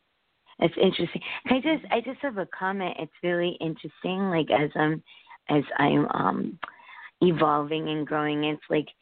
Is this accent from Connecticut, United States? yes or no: yes; Connecticut, United States; Yeah. Connecticut.